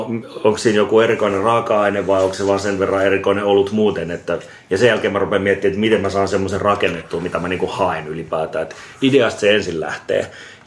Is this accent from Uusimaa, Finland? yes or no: yes; Vantaa, Uusimaa, Finland; also born or lived in Eastern Finland / Espoo; Joo, mä Vantaalta kotoisin ja sitten asunut jonkun aikaa tuolla Itä-Suomessa ja Espoossa. Ja muutellut vähän sinne tänne.